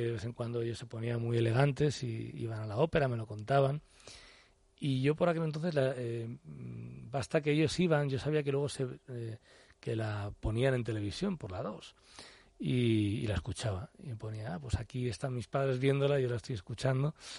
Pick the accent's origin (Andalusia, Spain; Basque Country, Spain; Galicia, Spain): Basque Country, Spain; Bilbao; now in Madrid, Spain; Nosotros aparecimos en Madrid en el año 86, somos de Bilbao, originalmente de Bilbao, vinimos a Madrid.